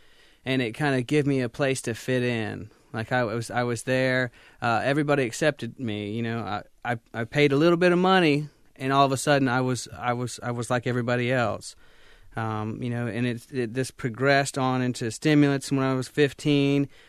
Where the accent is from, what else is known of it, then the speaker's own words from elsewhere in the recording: Wilmington, United States; Well, as you said, I grew up in Wilmington. That's all I can really ever remember.